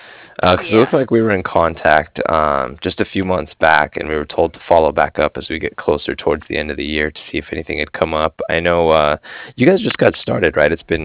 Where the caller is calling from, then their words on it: Cardiff, Wales, United Kingdom; I was calling from Cardiff